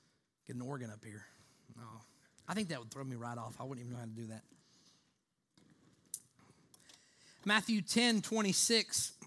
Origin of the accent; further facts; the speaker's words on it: Canada; like, I'm Canadian, so I just want to start, you know, cussing those people out.